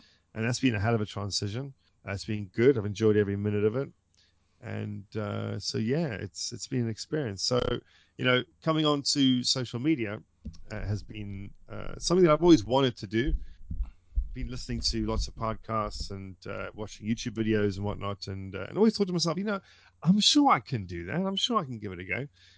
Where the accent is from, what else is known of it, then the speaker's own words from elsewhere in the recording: South Africa; now in London, United Kingdom; since moving to the UK, I've bumped in a few SAFRs here. And, of course, that's what SAFR is short for, by the way, South African. And, that's why it's SAFR and Brit, because I'm also British.